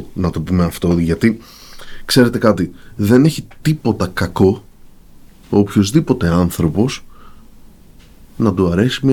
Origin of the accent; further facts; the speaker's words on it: Greece; μέσα από την καθημερινότητά μας και μέσα από την κουλτούρα μας, σαν κριτική και σαν Έλληνες, ότι το τυρί ως δώρο προϋπήρχε.